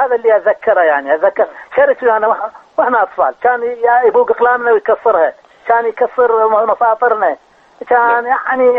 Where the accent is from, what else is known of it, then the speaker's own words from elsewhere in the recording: Amarah, Maysan, Iraq; والله أنا من مساعة في العمارة.